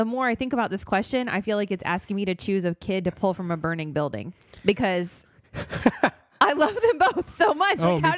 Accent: Auburndale, Florida, United States; I am from Auburndale. Represent.

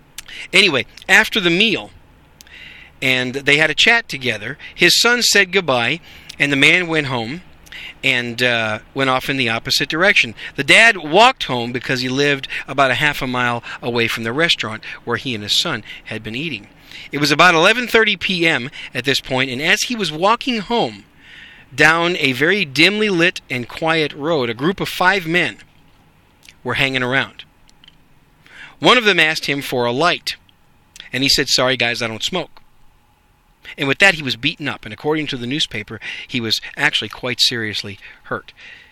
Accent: Wisconsin, United States; also born or lived in New York City; now in Dallas, United States; I live in Texas. I live in Dallas, Fort Worth. I'm just a Yankee with a gun and a microphone, okay? I was raised in Wisconsin. I was born in New York City, came here to Dallas

